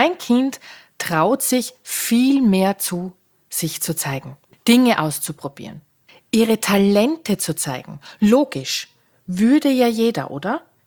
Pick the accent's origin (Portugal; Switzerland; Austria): Austria; eine ganz andere als bei uns in Österreich.